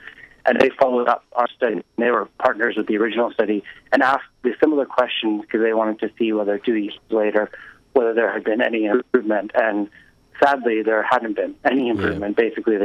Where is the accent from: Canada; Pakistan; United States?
Canada; I'm from Canada originally